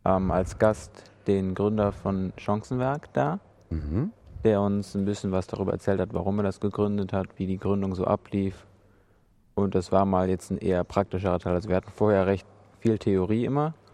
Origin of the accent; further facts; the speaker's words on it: North Rhine-Westphalia, Germany; ich komme aus der Gegend um Köln.